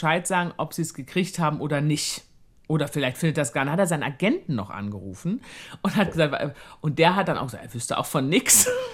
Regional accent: Rhineland, Germany; now in Austria; Ich glaube, dass ich manchmal direkter bin, womit ich auch anecken kann als Rheinländer.

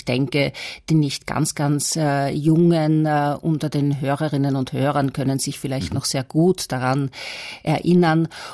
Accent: Austria; als Österreicherin, die doch vielleicht in gewissen Bahnen gedacht hat.

